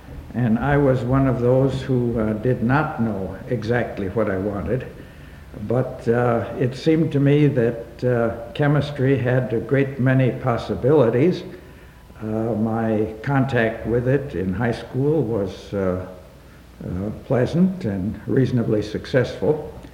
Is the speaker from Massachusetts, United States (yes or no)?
no; Milwaukee, Wisconsin, United States; born there; Well, I was born in Milwaukee and went to the public high schools.